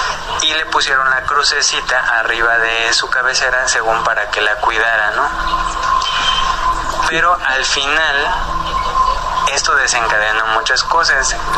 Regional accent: Xalapa, Veracruz, Mexico; yo ya no vivo allá, yo soy de Xalapa, Veracruz, y todo eso ocurrió allá. Ya no vivo allá

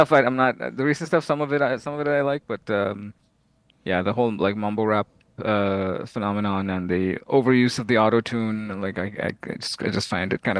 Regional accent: Toronto, Ontario, Canada; also born or lived in Sri Lanka; So I was born in Sri Lanka, and I was born in 82, and then we... Once the civil war there got going, my parents and I migrated in 88, and I've kind of been in Toronto ever since.

